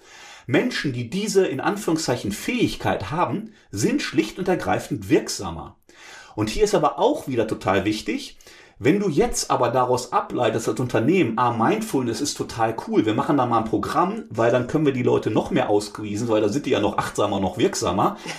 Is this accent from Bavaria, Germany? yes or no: no; North Rhine-Westphalia, Germany; man merkt ja vielleicht auch, ich komme aus dem Ruhrgebiet